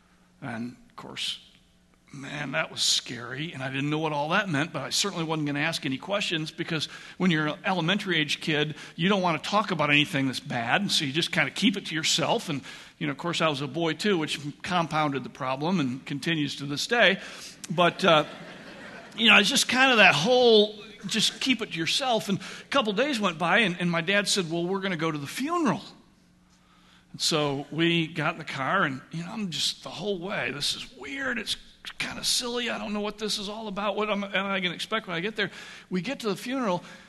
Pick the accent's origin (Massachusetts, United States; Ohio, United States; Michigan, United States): Michigan, United States; What we called growing up in Michigan, he was a hellraiser.